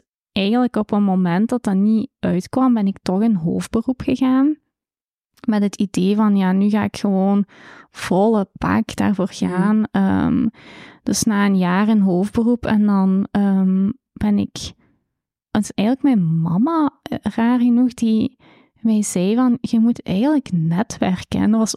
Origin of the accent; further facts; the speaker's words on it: Flanders, Belgium; maar je had een tijd vaklab bij ons in Limburg.